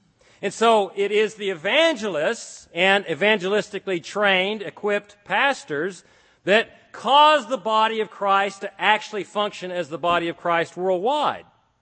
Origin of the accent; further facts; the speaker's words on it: Texas, United States; I'm from Texas. I would never exaggerate.